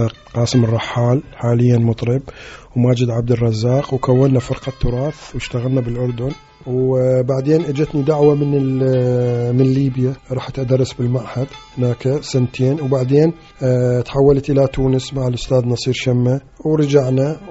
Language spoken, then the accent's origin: Arabic; Iraq; نفرح إحنا من نطلع كعراقيين